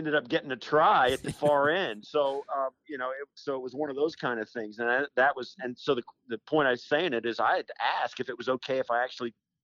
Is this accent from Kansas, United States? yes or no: yes; Kansas, United States; I grew up in Western Kansas, in rural Kansas. In fact, we grew up in Broncos country. Grew up out there in a little small farming community